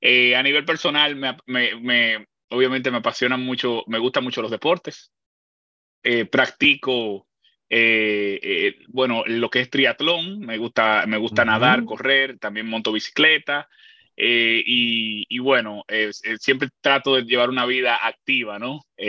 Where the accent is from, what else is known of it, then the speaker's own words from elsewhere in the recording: Puerto Rico; also born or lived in Santo Domingo, Dominican Republic; now in Dominican Republic; yo soy dominicano, nací aquí en Santo Domingo, en la década de los 80. En la década de los 90 me fui con mi familia a vivir en Puerto Rico. Me crié en Puerto Rico y en el año 2000 regresé al país.